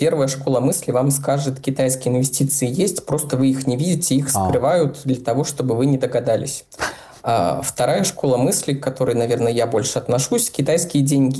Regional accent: Zabaykalsky Krai, Russia; Вот я из Забайкальского края, и у нас там полуостров Даманский, остров Даманский никто не забыл.

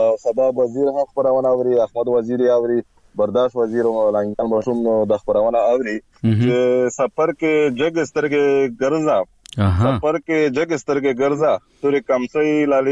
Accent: Khyber Pakhtunkhwa, Pakistan; now in Bannu, Pakistan; زه خو خپل د شمالي وزیرستان شوې تحصیل سره تعلق لرم بل حال بنو کې اوسېږم

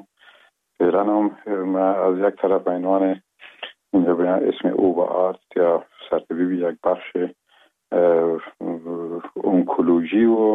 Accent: Afghanistan; یکی از قریه های بسیار قشنگ ولایت لوگر مرز مربوطات ولسوالی محمد آقا، یک قریه به اسم گمران و شیرازه یاد میشه در اونجا به دنیا آمدیم و اون سالای اول زندگی رو اونجا در اون آغوش پدر و مادر بزرگ شدیم

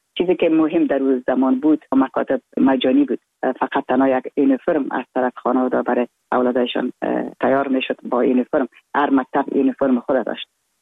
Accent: Afghanistan; moved away; ما در زمانی که دکتر نجیب در رأس دولت افغانستان بود از افغانستان بر آمدم

